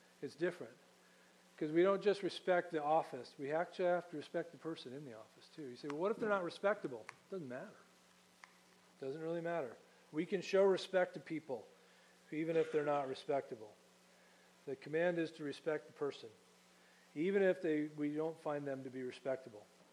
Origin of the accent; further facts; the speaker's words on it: Connecticut, United States; Growing up in the Northeast, there's toll roads.